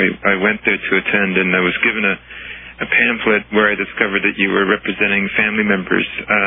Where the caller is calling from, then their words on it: Toronto, Ontario, Canada; I'm coming from Toronto.